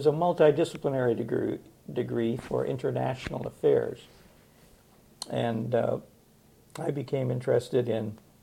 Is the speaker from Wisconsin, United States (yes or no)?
yes; Milwaukee, Wisconsin, United States; I went to school in Milwaukee, Wisconsin. Washington High School was my alma mater.